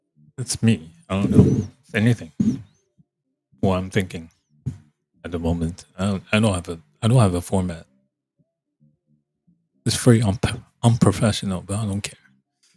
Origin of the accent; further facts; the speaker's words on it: Taiwan; It was on the TV when I grew up in Taiwan. We get Japanese channels coming in.